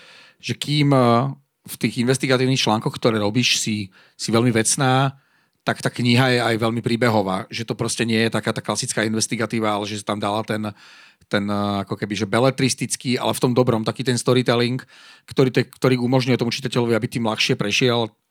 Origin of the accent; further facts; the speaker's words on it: Žilina, Žilina Region, Slovakia; Ja som chalán zo Žiliny